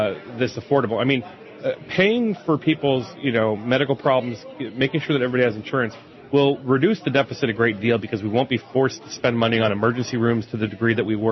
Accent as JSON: {"language": "English", "region": "California", "country": "United States", "said": "I mean, I'm from California originally."}